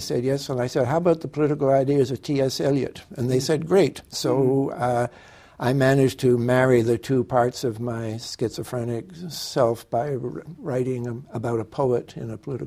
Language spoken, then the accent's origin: English; Montreal, Quebec, Canada; born there; I'm a Canadian. I was born in Montreal